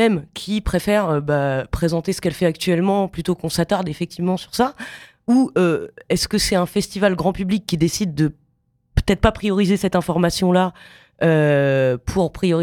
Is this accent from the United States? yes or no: yes; United States; accent: American; French is a second language; Moi, j'aurais dit Matsky, mais c'est mon accent américain.